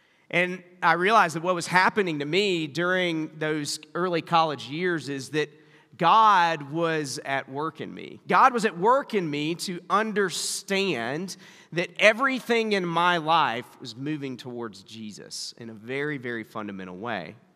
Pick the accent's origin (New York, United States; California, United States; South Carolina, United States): South Carolina, United States; Spartanburg; We grew up in Spartanburg, South Carolina. And I know you were wondering if the accent was Canadian, but no, it's I grew up in the South